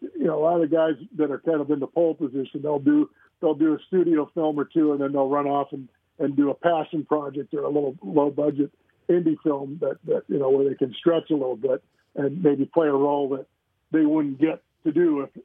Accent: Wisconsin, United States; So I had lots of practice growing up in Wisconsin.

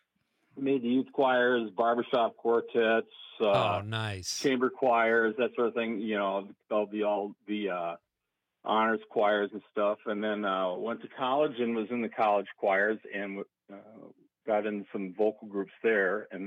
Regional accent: Cleveland, Ohio, United States; Born and raised in Ohio. Born it's kind of west of Toledo. And then my dad transferred to the Cleveland area when I was young and pretty much grew up in the Cleveland area then.

